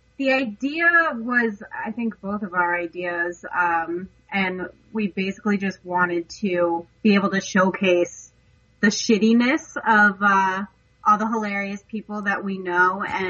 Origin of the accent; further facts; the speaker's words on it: New York, United States; I met them, I lived in New York. I grew up in New York, but I never had the courage to go to a live event or anything like that and meet other people